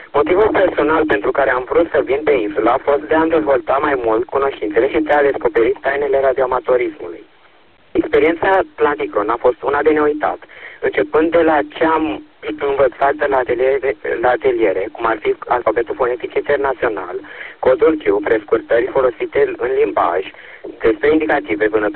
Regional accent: Ciocănești, Dâmbovița, Romania; am 11 ani și sunt din Comuna Ciocănești, județul Dâmbovița.

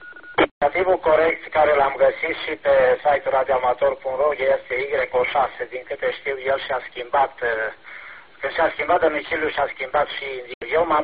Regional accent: Luduș, Mureș County, Romania; La Rusia, care este la doar 5 km de orașul meu natal, de Luduș.

